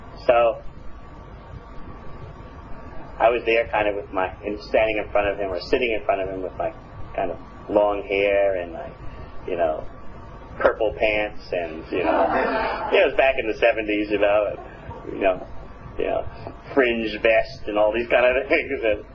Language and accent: English; New York City, New York, United States; moved away as an adult; now in New Zealand; I'm a refugee from New York City.